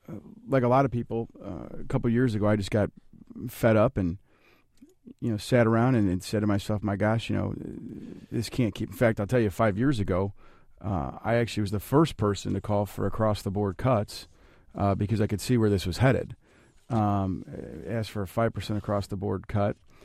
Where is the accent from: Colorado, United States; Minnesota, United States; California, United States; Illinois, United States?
Illinois, United States; Charleston; Now, I grew up in Charleston, EIU, so I've been, I was new to U of I, as you mentioned, was been very much around higher education my entire life